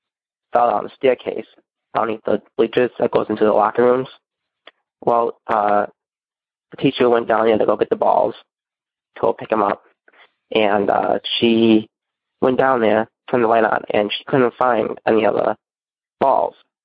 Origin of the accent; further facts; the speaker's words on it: Minooka, Illinois, United States; I'm from Minooka, Illinois.